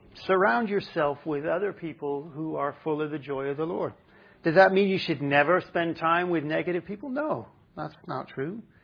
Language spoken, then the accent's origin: English; United Kingdom; I don't know what it is about being British, right?